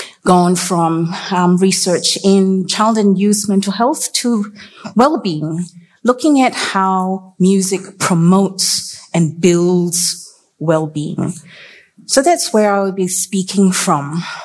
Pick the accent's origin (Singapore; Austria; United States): Singapore; born there; I was born in Singapore many, many years ago. Believe me, it was many years ago.